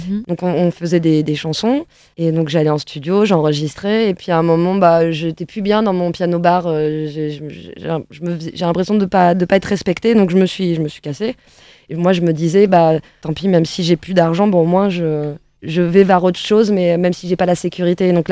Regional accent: France; Voilà, je suis française, quoi.

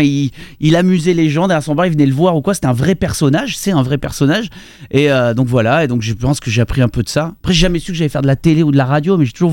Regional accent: Gap, Provence-Alpes-Côte d'Azur, France; En fait, je suis né à Gap, dans le 05, dans les Hautes-Alpes. Et je vivais vraiment en station de ski. Mes parents sont commerçants, comme on connaît, les restaurants au pied des pistes de station.

